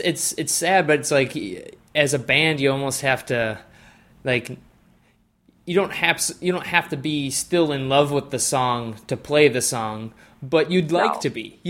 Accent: La Crosse, Wisconsin, United States; I grew up in La Crosse, and I had heard about it.

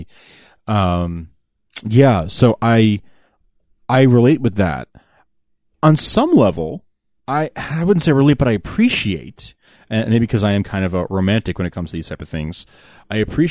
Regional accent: New York, United States; I was a New Yorker, born and raised.

